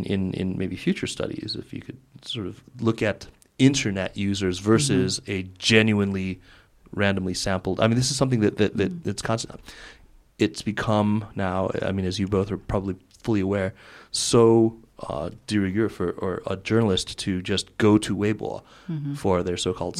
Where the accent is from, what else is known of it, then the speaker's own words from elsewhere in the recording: United States; being a kind of functionally bicultural person as an American, as a Chinese person.